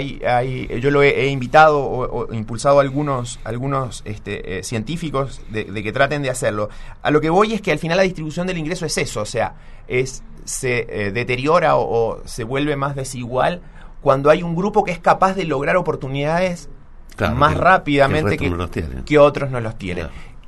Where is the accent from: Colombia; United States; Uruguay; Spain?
Uruguay; a veces que dicen que los uruguayos somos, digamos, somos argentinos mejorados.